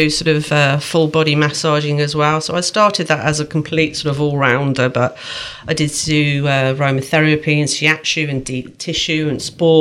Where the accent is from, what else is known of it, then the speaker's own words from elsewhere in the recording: Midlands, United Kingdom; accent: Midlands; God, my Midlands accent really came in there.